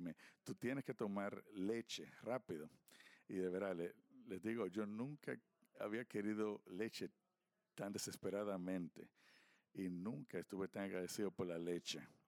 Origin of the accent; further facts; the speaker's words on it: South Dakota, United States; Spanish is a second language; Yo soy del sur de Dakota